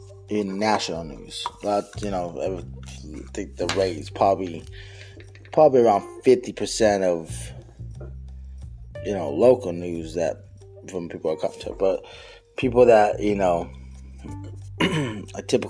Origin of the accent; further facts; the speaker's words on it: United States; as Americans and growing up in America, that was stuff that we used to look at as our freedoms